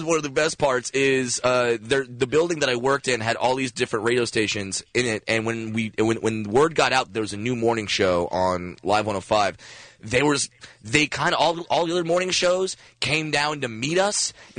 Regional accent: Los Angeles, California, United States; I'm born and raised in Los Angeles. I love the Dodgers.

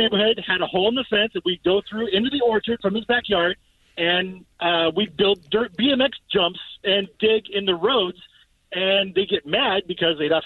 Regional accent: Anaheim, California, United States; So, growing up in Anaheim, near an orchard where they grew trees and stuff.

